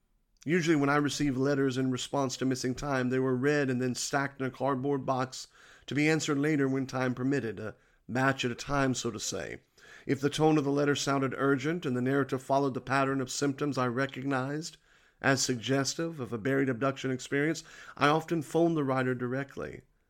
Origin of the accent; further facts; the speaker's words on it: Wheeling, West Virginia, United States; born there; I was born myself in Wheeling, West Virginia, so I know it well.